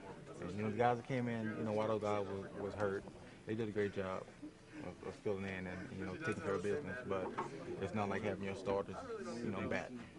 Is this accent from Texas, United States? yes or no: yes; Tyler, Texas, United States; Well, his hometown is like a 30-minute drive from my hometown, Tyler, Texas, Tyler Rose, you know